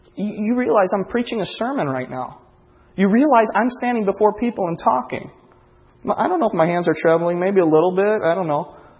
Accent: Kankakee, Illinois, United States; from Kankakee, Illinois.

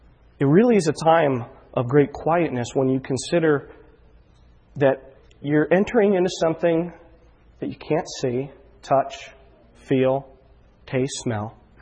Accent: Chicago, Illinois, United States; You guys probably know I'm from Chicago. I enjoy the Bears.

